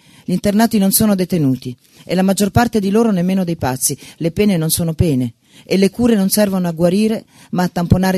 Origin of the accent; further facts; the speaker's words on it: Lazio, Italy; nel paese dove sono nata e cresciuta, nel Viterbese